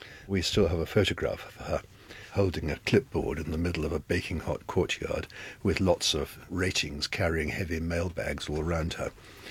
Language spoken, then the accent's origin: English; London, United Kingdom; I grew up in London